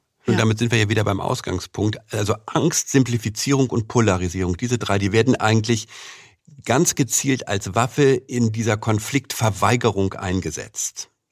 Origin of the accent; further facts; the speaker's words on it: Hamburg, Germany; Hamburger auch nicht wirklich.